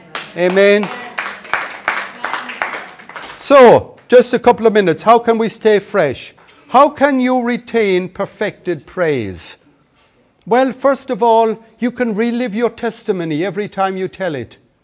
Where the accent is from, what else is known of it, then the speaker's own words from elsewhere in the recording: Puerto Rico; I was from Puerto Rico. There was no hope for me.